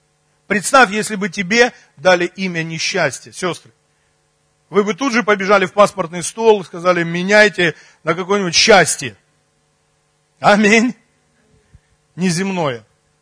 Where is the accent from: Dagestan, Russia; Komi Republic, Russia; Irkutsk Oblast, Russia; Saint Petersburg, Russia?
Komi Republic, Russia; Vorkuta; born there; А я в Воркуте, на Южном, никому не нужном. Это хуже Усть-Кулома.